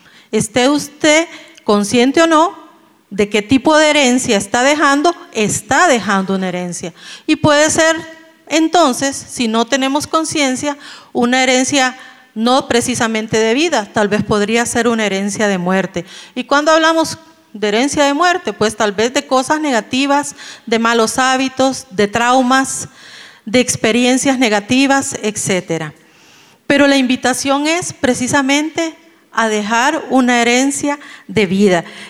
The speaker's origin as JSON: {"language": "Spanish", "country": "Honduras", "also_born_or_lived": "Ecuador", "moved": "yes", "lives_now": "Costa Rica", "said": "nosotros somos hondureños, salimos de Honduras hace 23 años, vivimos 4 años en el Ecuador donde nació este joven y luego el Señor nos trajo acá y tenemos 19 años de estar viviendo aquí en Costa Rica."}